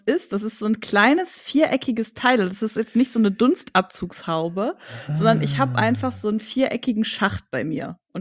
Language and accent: German; North Rhine-Westphalia, Germany; moved away; Ich komme ursprünglich aus NRW und ich wollte immer nach Berlin ziehen.